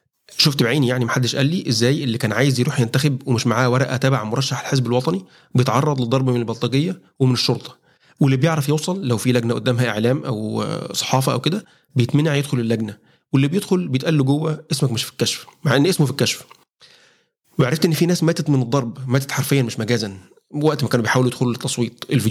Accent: Egypt; أنا مواطن مصري معايا بطاقة شخصية

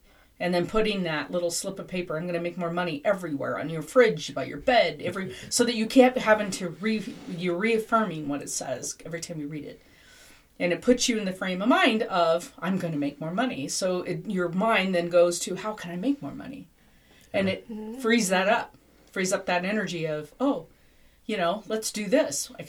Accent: Ireland; but I'm Irish, so give me a break.

